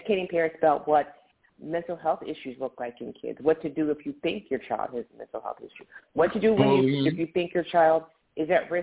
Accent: Philadelphia, Pennsylvania, United States; I'm from Philly, so I know what you mean.

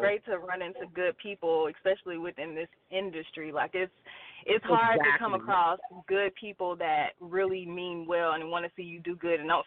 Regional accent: LaGrange, Georgia, United States; I am originally from LaGrange, Georgia. It's like, I don't know if you've ever, you probably never heard of it, but it's like an hour and a half south of Atlanta. It's like borderline Alabama, so that's where my family's from.

